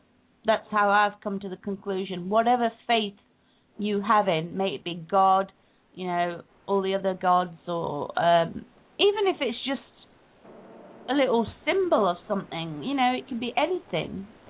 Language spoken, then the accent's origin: English; India; I mean, my mum was a very religious lady. I'm Indian, so my mother was very religious.